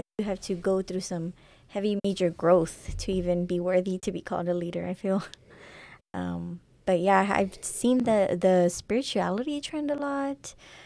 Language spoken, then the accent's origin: English; San Antonio, Texas, United States; also born or lived in Mexico; because I was born in Mexico, raised in San Antonio, but born in Mexico.